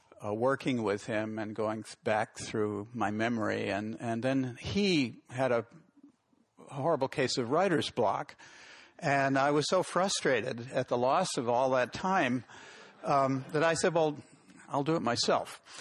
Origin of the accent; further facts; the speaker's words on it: New England, United States; now in California, United States; like so many people I know, and probably half the people in this room, am an immigrant to California. I came here from New England, and Hallelujah Junction documents that trip.